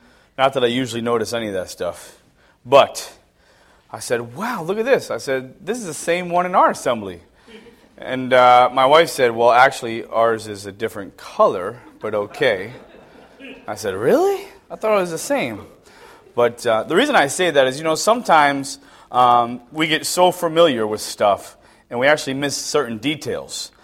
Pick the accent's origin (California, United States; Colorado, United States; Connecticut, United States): Connecticut, United States; North Branford; we're from Brantford, North Brantford, Connecticut. We go to Brantford Bible Chapel.